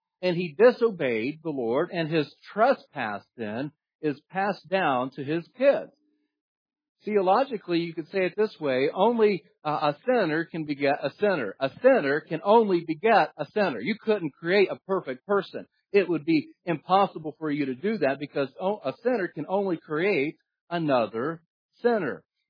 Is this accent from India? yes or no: no; United States; born there; The reason I was born in America is because of what he had done.